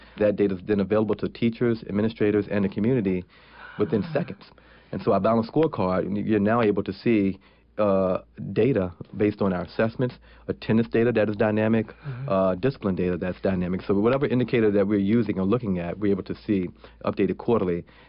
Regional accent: Charlottesville, Virginia, United States; I grew up right outside of Charlottesville, Virginia. I went to the University of Virginia, so I'm accustomed to college towns.

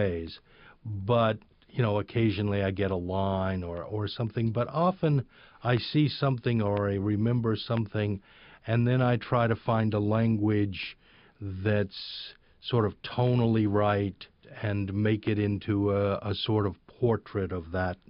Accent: Beaumont, Texas, United States; also born or lived in New Orleans, United States; Well, I was born in the French Quarter of New Orleans. I was originally raised by my mother and my grandmother. My mother had to run away at a certain point from my grandmother and took me to Beaumont, Texas

